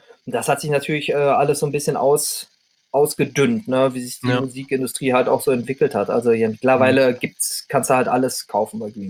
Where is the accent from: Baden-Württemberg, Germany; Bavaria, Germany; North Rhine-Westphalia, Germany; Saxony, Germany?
North Rhine-Westphalia, Germany; ich komme ja aus Ostwestfalen